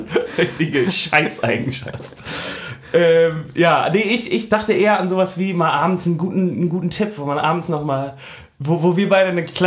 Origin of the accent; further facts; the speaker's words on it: Hamburg, Germany; So als Hamburger, da findet man Berlin erstmal nicht so gut, weil man so denkt, ja, man kommt ja selber aus einer großen Stadt